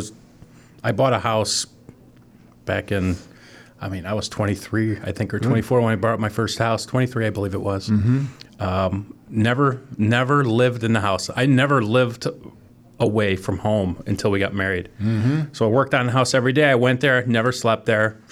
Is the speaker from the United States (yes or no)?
yes; Independence, United States; So I grew up in Independence, not far from here. So born and raised in Independence, went to Independence High School.